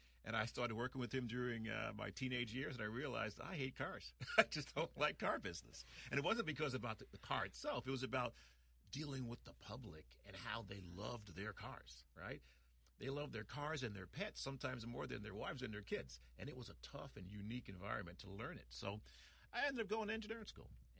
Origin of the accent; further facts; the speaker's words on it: New York City, New York, United States; I am from the city of New York. I am from Queens, Brooklyn, New York.